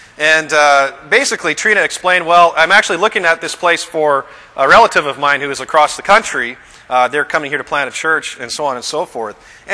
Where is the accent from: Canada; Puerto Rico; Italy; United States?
Canada; and I'm from Canada A, a little ways north.